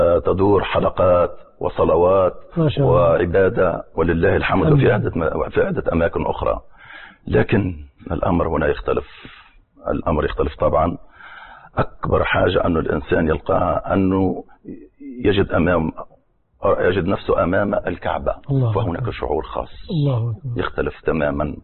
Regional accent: Tunisia; بالنسبة لشهر رمضان المعظم في بلدنا تونس له نكهة خاصة.

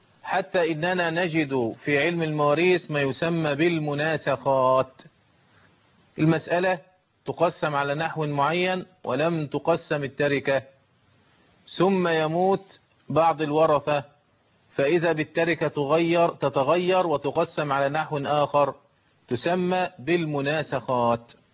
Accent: Egypt; بمذهب أهل القرابة المعمول به عندنا في مصر

